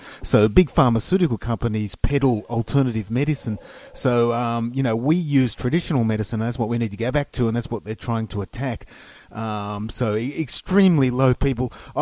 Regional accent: Australia; it's really sad as an Australian, you know, myself.

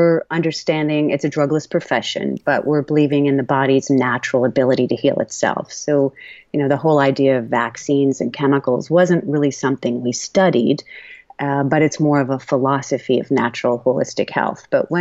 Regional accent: Portugal Cove, Newfoundland and Labrador, Canada; now in Nova Scotia, Canada; I grew up in Newfoundland, in a little fishing village called Portugal Cove.

